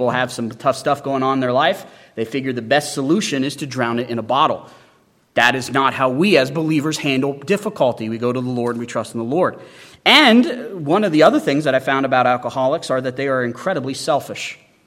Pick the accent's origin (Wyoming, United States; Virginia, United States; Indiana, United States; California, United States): Wyoming, United States; And growing up in Wyoming, I thought, uh-oh, the entire state is living in the deeds of the flesh